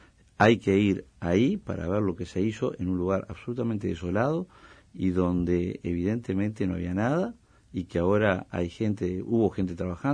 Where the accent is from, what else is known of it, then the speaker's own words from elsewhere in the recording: Treinta y Tres, Uruguay; yo defiendo mi pueblo y mi región